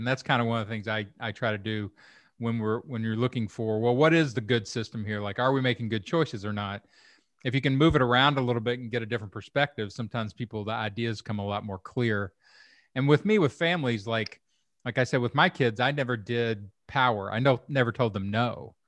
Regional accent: Kentucky, United States; and, you know, I'm from Kentucky

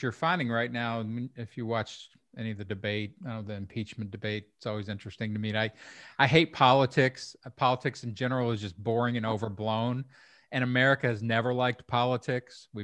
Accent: Kentucky, United States; I grew up in Kentucky.

